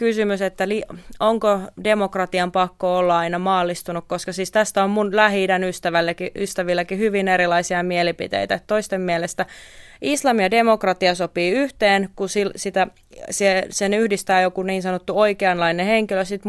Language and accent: Finnish; Istanbul, Turkey; Ihan mun kotikaupunkini Istanbulin sisällä eri naapurustojen näkemykset asioista voi olla aivan erilaisia.